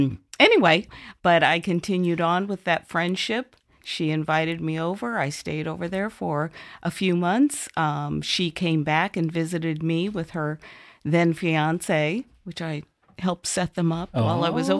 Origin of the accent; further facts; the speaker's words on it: Lafayette, Indiana, United States; I grew up in Lafayette, Indiana.